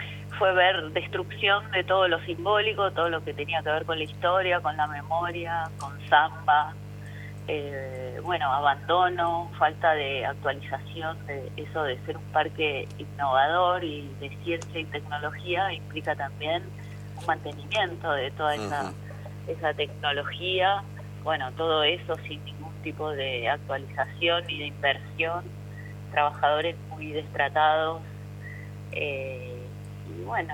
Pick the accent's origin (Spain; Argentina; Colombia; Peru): Argentina; poder ver todo lo que somos capaces de hacer como argentinos y argentinas